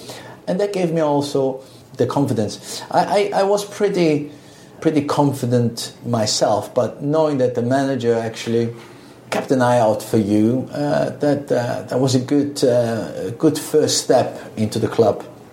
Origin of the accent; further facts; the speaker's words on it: Switzerland; also born or lived in Italy; I grew up in Switzerland with Italian parents. And, you know, I went to school and I have a BA diploma from Switzerland.